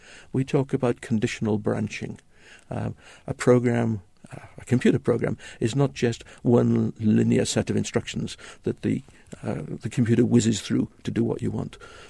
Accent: Wales, United Kingdom; I'm Welsh, so I'm permitted to say that England is the place for eccentrics.

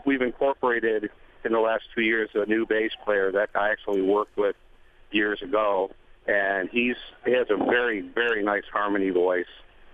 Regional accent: Tempe, Arizona, United States; We are from Tempe, Arizona.

